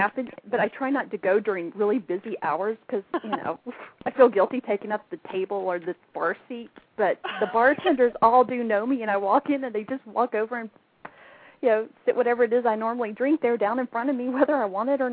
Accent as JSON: {"language": "English", "region": "Georgia", "country": "United States", "said": "Again, I'm from Georgia. This is not something you see in the Southeast."}